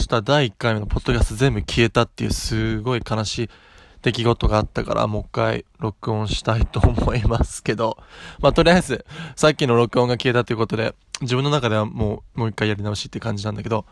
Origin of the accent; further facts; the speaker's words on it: Saitama, Japan; イギリスとニュージーランドとオーストラリアの一応ミックスで、東京生まれ埼玉育ちっていう感じで、まあ、ずっとこの辺で育って、